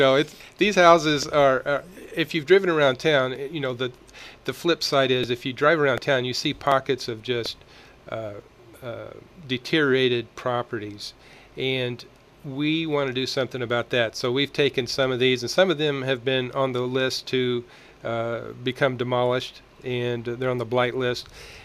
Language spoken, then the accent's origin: English; Coffeeville, United States; if you go somewhere and people ask you, well, where are you from? And you say, well, I'm from Coffeeville.